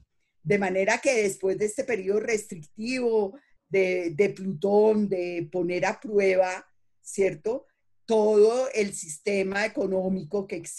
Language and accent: Spanish; Colombia; now in Puerto Rico; ¿Vivirías en Colombia otra vez? Jamás. O sea, amo mi país, pero no viviría allá. Por ahora, Puerto Rico es mi tierra. Dejé mi casa, mi árbol de mango que amaba, mi gente, mis boricuas, o sea, todo.